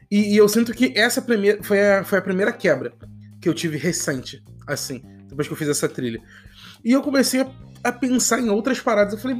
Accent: Rio de Janeiro, Brazil; Rio de Janeiro é gigantesco. Sou carioca desde que eu nasci, mano.

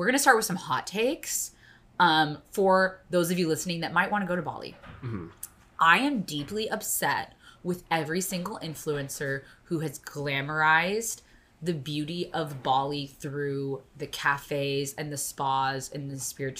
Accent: Arizona, United States; now in Hawaii, United States; I'm from Arizona, 120 degrees. We live in Hawaii, super humid in the summer.

